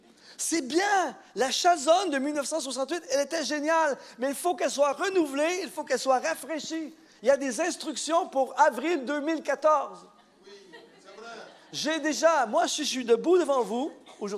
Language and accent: French; Canada; Parce que, par exemple, chez nous au Canada, les pasteurs, les leaders